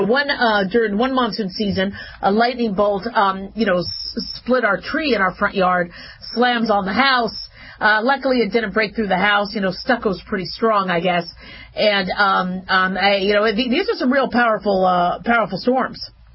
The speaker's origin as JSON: {"language": "English", "town": "Phoenix", "region": "Arizona", "country": "United States", "tie": "born or raised there", "also_born_or_lived": "Las Vegas", "said": "You see, I grew up in Vegas and I grew up in Phoenix."}